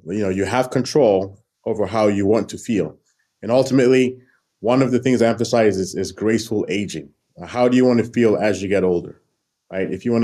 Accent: New York City, New York, United States; now in St. Louis, United States; You know, I'm born in Brooklyn. I was raised in New York.

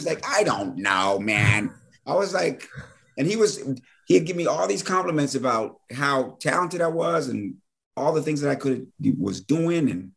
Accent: Washington, District of Columbia, United States; Well, I'm from Washington, D.C.

